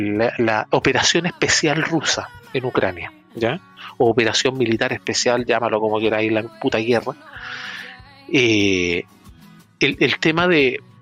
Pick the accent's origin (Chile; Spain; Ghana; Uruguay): Chile; hablando como chileno, habiendo nacido acá, se dio fuerte